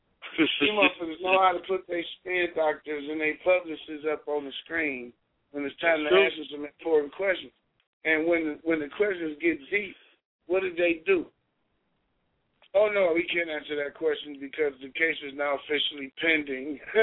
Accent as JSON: {"language": "English", "country": "Puerto Rico", "tie": "born there", "said": "I am a proud member of the Puerto Rican community. I was born in Puerto Rico"}